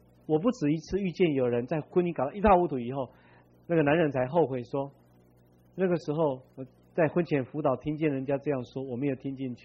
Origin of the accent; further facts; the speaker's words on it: China; 我们中国人有这种孝敬父母的这些观念是好的